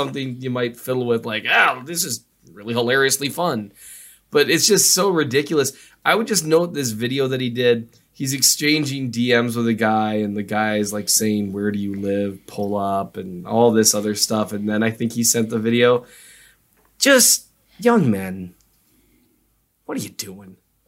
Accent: North Dakota, United States; I'll be real honest. Like that, I grew up in North Dakota. I'm surrounded by weapons as I grow up.

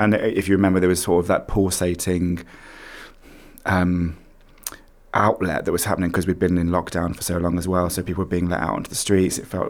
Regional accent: United Kingdom; I think for international viewers, it is one of the factors in this is a sort of schizophrenic identity problem that we have as a nation, because we are we British? Are we English?

